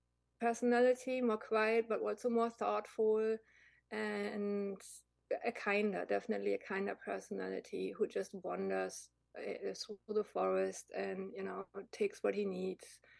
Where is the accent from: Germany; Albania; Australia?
Germany; I come from Germany originally, and I grew up with the fairy tales of Brother Grimm.